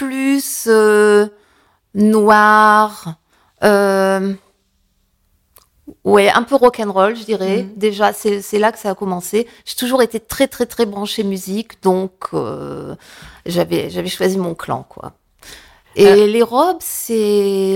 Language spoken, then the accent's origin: French; Hauts-de-France, France; Je suis une ch'ti, voilà.